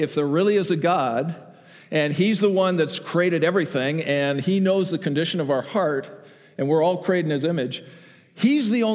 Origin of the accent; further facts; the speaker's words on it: Canada; For those of you who are visiting, I'm Canadian. I know nothing about American history because they didn't teach us that, right?